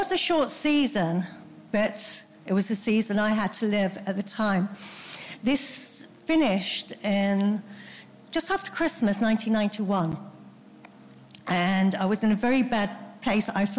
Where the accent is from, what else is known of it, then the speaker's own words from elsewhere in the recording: Scotland, United Kingdom; now in South Africa; when I was a little girl in Scotland, as you might notice, I haven't got a South African accent. I was born in Scotland